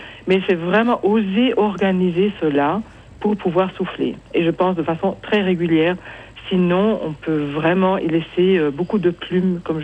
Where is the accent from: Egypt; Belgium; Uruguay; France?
Belgium; Alors, moi je suis belge, donc je connais pas très bien vos systèmes suisses